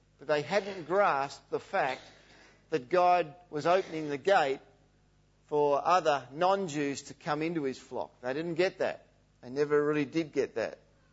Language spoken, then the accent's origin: English; Perth, Western Australia, Australia; Here I am from Perth, and this guy asks if this tram goes to Bridge Street in Richmond.